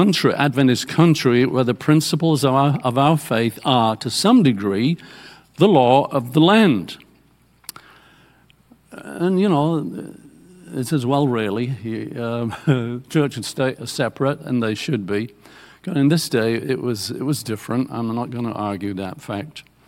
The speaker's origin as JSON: {"language": "English", "region": "England", "country": "United Kingdom", "said": "I'm from England."}